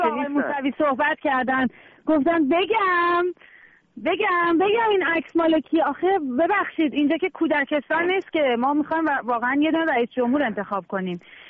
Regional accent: Iran; moved away; دانشجو بودم، از ایران اومدم. من در واقع ایران زندگی کردم

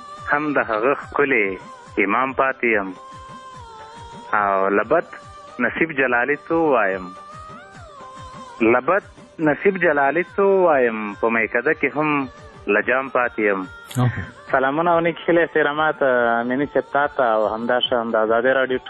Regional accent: Paktia, Afghanistan; د همدې پکتیا ما خصوصا زمونږ په پکتیا ولایت کې دغه مشکلات زیات دي

